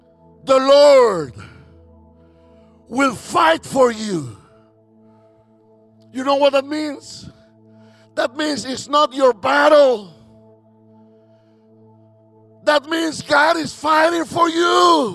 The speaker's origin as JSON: {"language": "English", "country": "El Salvador", "said": "I'm from El Salvador, I told you."}